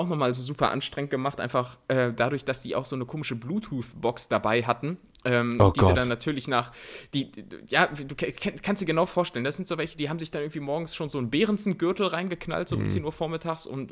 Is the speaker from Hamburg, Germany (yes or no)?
no; Bad Pyrmont, Lower Saxony, Germany; ja, ich komme so aus Bad Pyrmont, das ist so Niedersachsen.